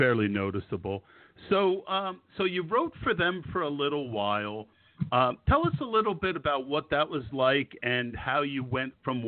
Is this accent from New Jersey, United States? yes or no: yes; Scotch Plains, New Jersey, United States; I grew up in Scotch Plains, so about an hour north of you.